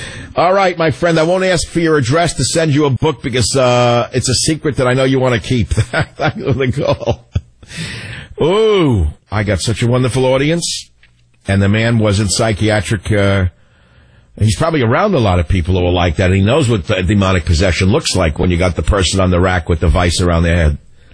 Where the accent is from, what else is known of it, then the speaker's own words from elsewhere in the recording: New York, United States; I grew up in New York where spaghetti was about, you know, $2 a plate with meatballs